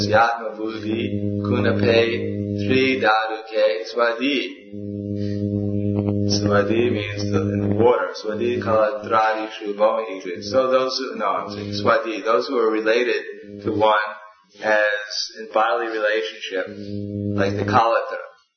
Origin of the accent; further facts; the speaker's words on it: Belgium; English is a second language; I'm from Belgium and I'm proud of it.